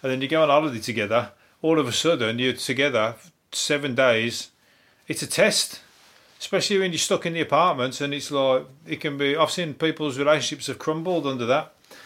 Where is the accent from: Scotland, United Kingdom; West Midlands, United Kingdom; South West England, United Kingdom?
West Midlands, United Kingdom; Birmingham; All right, because I'm from Birmingham, and whatever I say goes as well.